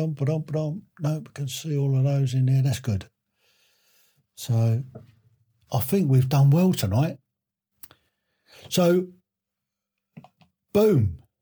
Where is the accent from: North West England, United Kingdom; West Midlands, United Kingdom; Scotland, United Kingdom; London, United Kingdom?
West Midlands, United Kingdom; Woofferton; Yeah, I come from Wooferton in Shropshire.